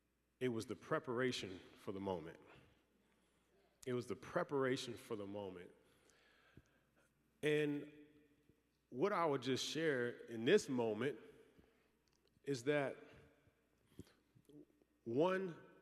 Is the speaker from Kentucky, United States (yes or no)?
yes; Louisville, Kentucky, United States; growing up in Louisville, Kentucky, following my dad around, playing in Rupp Arena in Kentucky and playing at the University of Tennessee